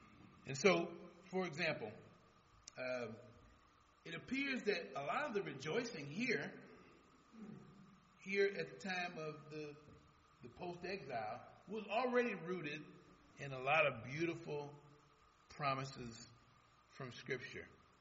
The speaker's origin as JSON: {"language": "English", "town": "Detroit", "region": "Michigan", "country": "United States", "tie": "born or raised there", "said": "Growing up in Detroit, I can relate."}